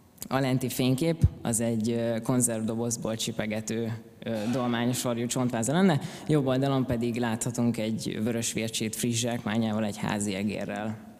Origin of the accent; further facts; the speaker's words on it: Karcag, Jász-Nagykun-Szolnok, Hungary; now in Szeged, Hungary; Én alapvetően karcagi származású vagyok, 1995-ben születtem, általános és középiskolai éveimet is szülővárosomban töltöttem, jelenleg pedig, mint ahogy említettem, Szegeden tanulok.